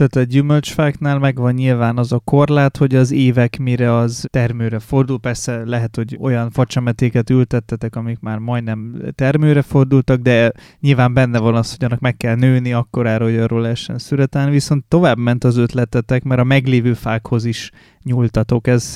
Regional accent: Bács-Kiskun, Hungary; born there; Az én szülővárosomban egyetlen fadebe van jelölve, ez egy kis Bács-Kiskun megyei település

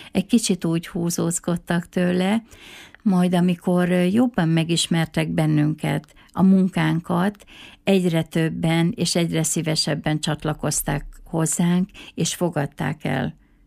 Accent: Jász-Nagykun-Szolnok, Hungary; born there; now in Miskolc, Hungary; Én Szolnok megyében egy kis alföldi városban születtem, és 82-ben kötöttünk házasságot férjemmel, és 83 óta élünk Miskolcon együtt

